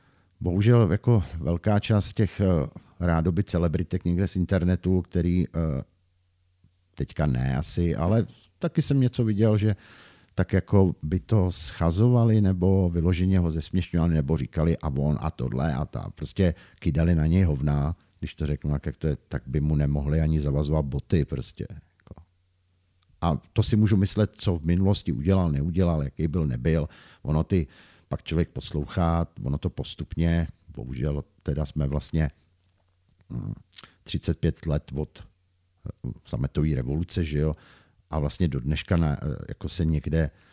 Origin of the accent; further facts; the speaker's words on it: Pardubice, Pardubice Region, Czechia; born there; No, narodil jsem se v Pardubicích, že jo, nenarodil jsem se na Seně, prostě někde na vsi